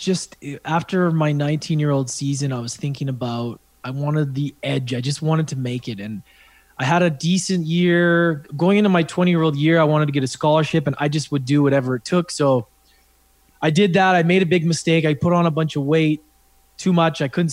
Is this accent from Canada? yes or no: yes; Edmonton, Alberta, Canada; also born or lived in Victoria; So I grew up actually in Edmonton till I was about 10. Then I moved out to Victoria out west back when I was about 11.